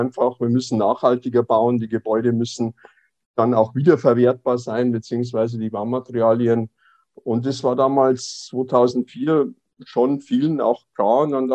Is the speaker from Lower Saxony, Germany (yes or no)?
no; Passau, Bavaria, Germany; moved away as an adult; now in Berlin, Germany; Ich hatte im letzten Jahrhundert noch eine journalistische Ausbildung hinter mich gebracht in Passau, meiner Heimatstadt, und bin dann, nachdem ich als Journalist ausgebildet war, nach Berlin gegangen